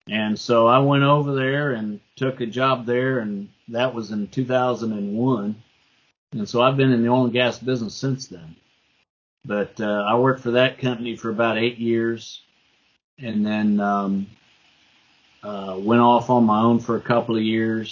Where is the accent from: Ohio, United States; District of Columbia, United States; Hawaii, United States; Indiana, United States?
Ohio, United States; also born or lived in Abilene, Texas / Dallas; So I grew up in Ohio, and my dad's from Abilene, Texas. And about, oh, probably not even a year after I graduated high school, I moved to Abilene, Texas, and started working in construction.